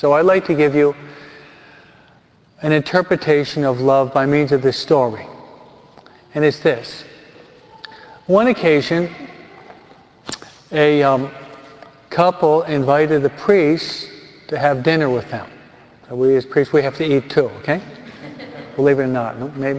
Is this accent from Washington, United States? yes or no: no; New York, United States; accent: New York; Or is my New York accent giving you difficulty in understanding my English?